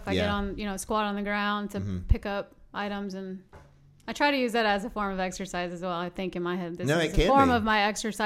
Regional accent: Long Beach, California, United States; also born or lived in Dyersburg, Tennessee; I'm from California. Mm. I was born in Long Beach and we moved from from California to Dyersburg. That was where we landed directly from California.

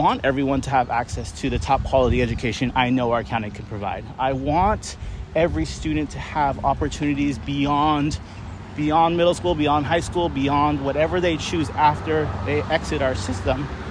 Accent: San Bruno, California, United States; also born or lived in South San Francisco; It took me a long time to say that I am from the Bay. I'm not originally born here in this area, but I came here very young. So I did all K through 12 schools, public schools in San Bruno and in South City my whole life.

